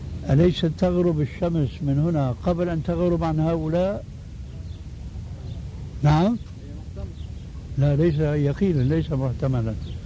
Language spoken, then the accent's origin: Arabic; Jordan; وزارة الأوقاف، فليس للأفراد هنا دخل، خاصة عندنا في الأردن